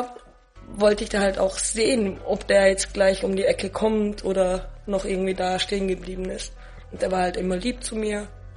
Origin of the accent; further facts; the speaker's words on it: Arbon, Thurgau, Switzerland; ich bin in der Altstadt aufgewachsen in Arbon, die wunderschön ist. Wir haben den See, wir sind wieder naturverbunden nah. Ich konnte relativ frei aufwachsen.